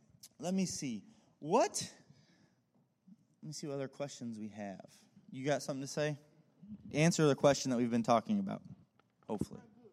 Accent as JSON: {"language": "English", "town": "Norwalk", "region": "Ohio", "country": "United States", "tie": "born or raised there", "also_born_or_lived": "Scranton", "said": "I was born in Scranton, Pennsylvania, so those Office fans. and then home of the, yeah, Michael Scott and company. And so my dad did his Master's of Divinity there. We moved to Norwalk, Ohio, which is near Sandusky."}